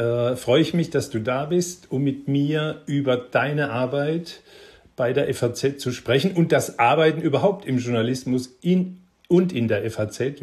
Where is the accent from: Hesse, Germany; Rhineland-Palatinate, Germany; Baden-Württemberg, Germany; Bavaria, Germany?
Hesse, Germany; Frankfurt; born there; now in Wiesbaden, Germany; In meiner Geburtsstadt, ja. Frankfurt.